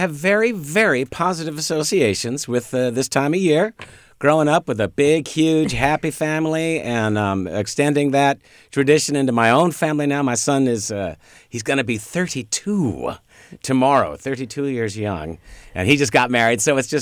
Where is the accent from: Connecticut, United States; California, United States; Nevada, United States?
California, United States; Sacramento; my Christmas card to Sacramento. So I've lived here since I was 9 or 10 years old. So it really is like my hometown.